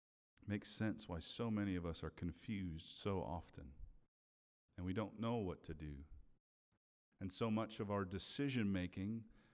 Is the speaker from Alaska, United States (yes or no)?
no; Minnesota, United States; Some of you may have seen my home state in the news this week as the good state of Minnesota had snow yesterday.